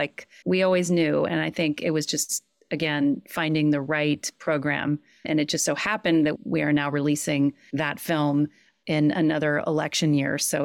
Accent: California, United States; We grew up in California.

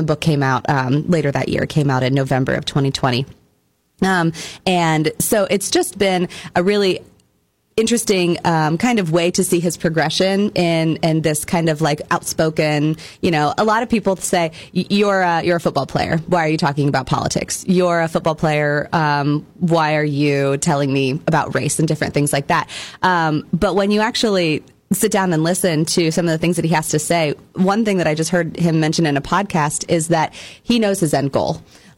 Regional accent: Bronx, New York, United States; accent: Bronx; I could pick out my Bronx accent.

